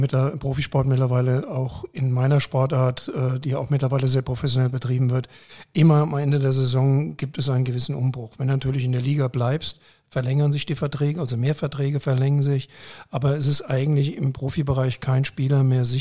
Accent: Wiesbaden, Hesse, Germany; ich bin gebürtiger Wiesbadener, bin hinten im Nerotal groß geworden

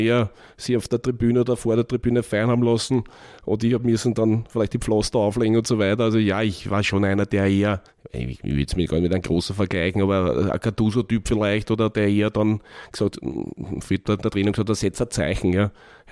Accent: Vienna, Austria; Also bin im 21. aufgewachsen, bin also ein Kind über der Donau. Hab dann eigentlich meine ganze Kindheit in der Gemeindebau in der Mitterhofergasse verbracht.

